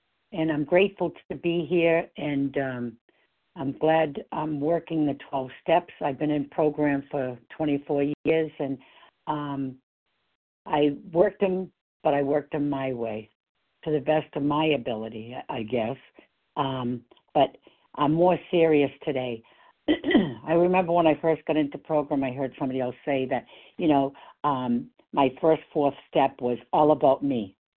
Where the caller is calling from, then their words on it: Massachusetts, United States; From Massachusetts.